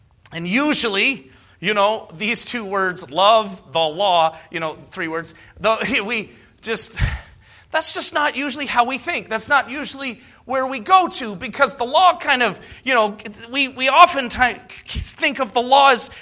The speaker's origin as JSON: {"language": "English", "region": "South Dakota", "country": "United States", "tie": "born or raised there", "moved": "yes", "said": "You know, I grew up in South Dakota, and I moved away from South Dakota just before, like, speed limit went from 75 to 85"}